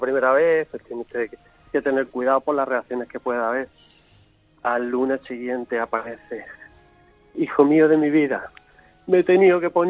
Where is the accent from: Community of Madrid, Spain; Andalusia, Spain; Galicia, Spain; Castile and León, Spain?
Andalusia, Spain; Málaga; soy de Málaga